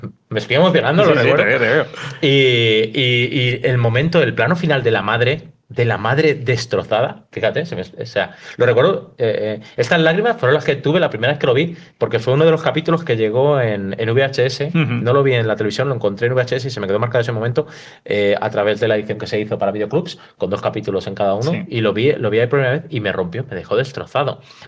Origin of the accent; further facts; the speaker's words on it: Madrid, Community of Madrid, Spain; soy de Vallecas, fue una de las zonas durante los 80 más castigadas por la heroína principalmente.